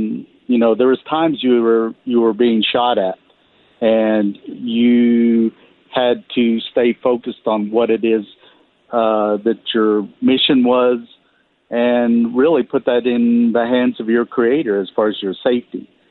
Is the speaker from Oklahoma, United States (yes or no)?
yes; Oklahoma, United States; So as a child growing up in Northeast Oklahoma, heavily wooded, forested area, at times I would disappear playing in the woods